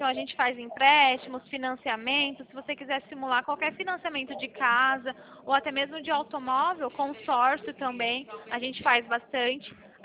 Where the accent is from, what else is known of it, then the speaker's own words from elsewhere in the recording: São Paulo, Brazil; A gente é de São Paulo, do interior de São Paulo.